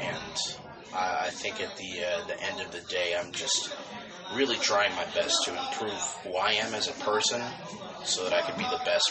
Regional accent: Chicago, Illinois, United States; But I wouldn't have it any other way being from Chicago. Like, I'm from Chicago

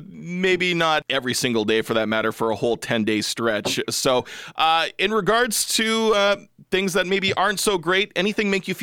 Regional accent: Regina, Saskatchewan, Canada; I grew up in Regina as well

